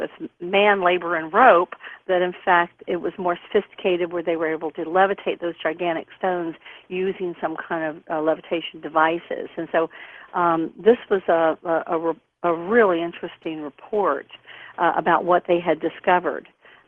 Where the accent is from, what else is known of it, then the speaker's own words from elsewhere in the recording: Deep South, United States; when I was raised here in the Deep South, I was raised to believe